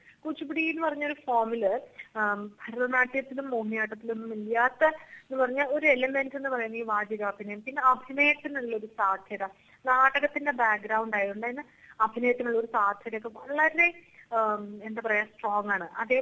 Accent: Kerala, India; കാരണം ഞാൻ മലയാളിയാണ്, കേരളത്തിലാണുള്ളത്.

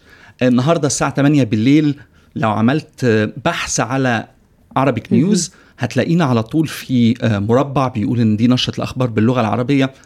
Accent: Egypt; moved away as an adult; also born or lived in New York, United States; أنا صحفي مصري، اتولدت وعشت ما بين أكتر من بلد، واشتغلت في مجال الإعلام خلال 16 سنة اللي فاتوا. ابتديت في مجال الإعلام كصحفي في مصر، وبعد كده اتنقلت لنيويورك

